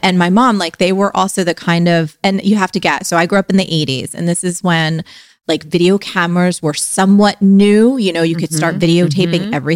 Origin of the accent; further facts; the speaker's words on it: New Jersey, United States; So as a kid, I grew up in New Jersey. We had plastic covered couches because that's what you do when you don't want any stuff spilled on your couch